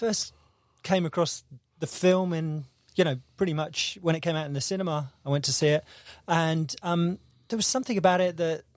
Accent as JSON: {"language": "English", "region": "South West England", "country": "United Kingdom", "said": "I'm from Devon."}